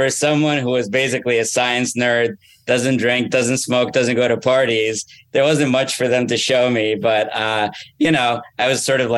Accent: Egypt; now in Boston, United States; I'm from Egypt originally. Yeah.

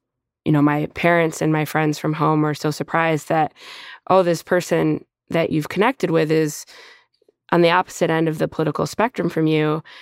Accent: Wayland, Michigan, United States; I grew up in Wayland, Michigan. And the collapse of the auto industry in 2007, 2008 devastated my hometown.

